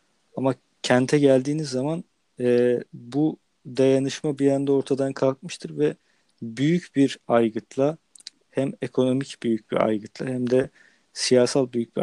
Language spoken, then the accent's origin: Turkish; İzmit, Kocaeli, Turkey; Örneğin ben İzmitliyim.